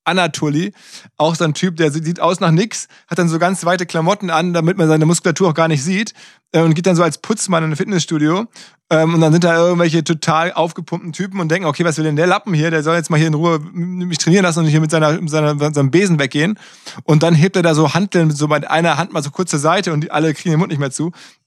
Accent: Essen, North Rhine-Westphalia, Germany; now in Hamburg, Germany; Naja, ich bin ja in Essen groß geworden, im Ruhrgebiet.

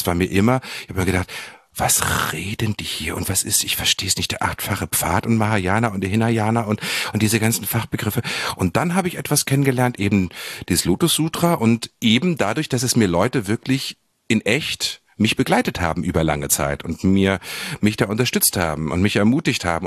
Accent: Germany; Ich bin in einer Welt aufgewachsen im Deutschland der 70er, 80er Jahre

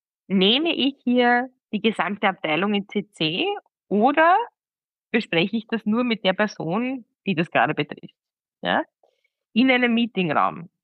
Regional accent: Austria; born there; also born or lived in Greece; ich bin international aufgewachsen. Ich bin im Endeffekt geboren in Österreich, dann 7 Jahre in Griechenland gelebt. Mein Vater ist Österreicher, meine Mama aus Pakistan.

